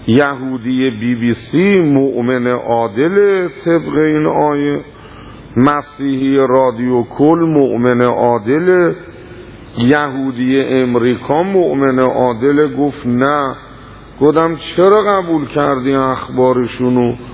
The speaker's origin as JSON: {"language": "Persian", "country": "Iran", "said": "به من گفتش که منوی شما اهل کجایی؟ گفتم ایران."}